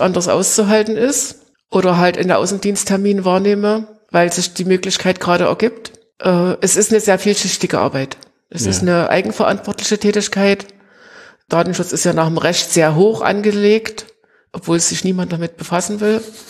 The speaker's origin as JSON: {"language": "German", "town": "Greiz", "region": "Thuringia", "country": "Germany", "tie": "born there", "said": "Ich bin gebürtig in Greiz. Es gehört auch zum Vogtland."}